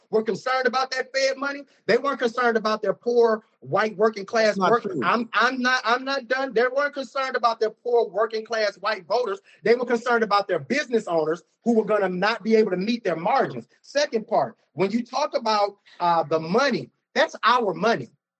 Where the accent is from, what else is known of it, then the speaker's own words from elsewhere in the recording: Baton Rouge, Louisiana, United States; I was born and raised in North Baton Rouge in the Glen Oaks area.